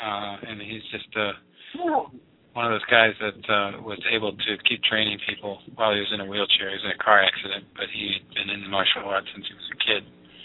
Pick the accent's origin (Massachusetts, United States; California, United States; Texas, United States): Massachusetts, United States; Dorchester; And also a guy from my hometown, Dorchester, native of Dorchester, Billy Traft, gave his fans a good show.